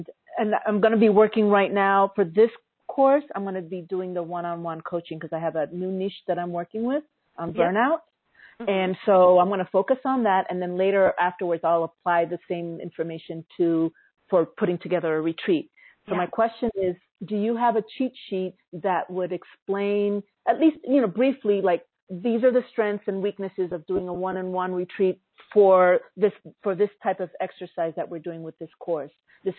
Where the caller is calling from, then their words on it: Costa Rica; I'm calling from Costa Rica